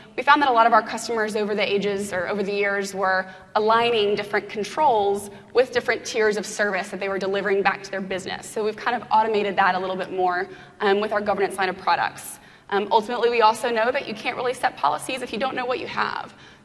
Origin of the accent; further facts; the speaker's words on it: Mississippi, United States; also born or lived in New York; So I'm originally from Mississippi. After that, I went to engineering school, actually, in Manhattan at Cooper Union there, so I was able to hang out in New York for about 9 years